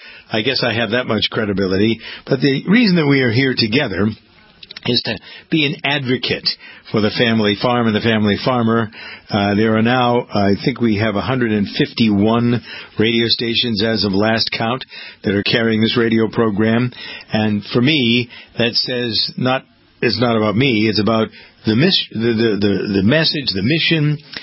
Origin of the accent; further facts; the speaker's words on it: United States; I am an American family farmer as well as a broadcaster.